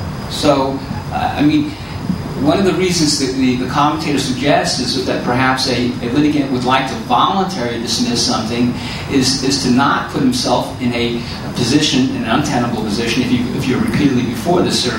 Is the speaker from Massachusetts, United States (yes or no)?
no; New York, United States; I was gratified because I'm from New York.